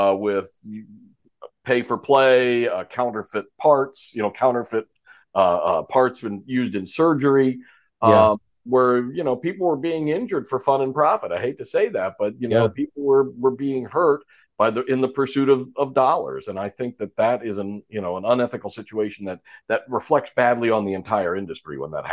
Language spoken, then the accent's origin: English; New Jersey, United States; I was originally from New Jersey, North Jersey, South Jersey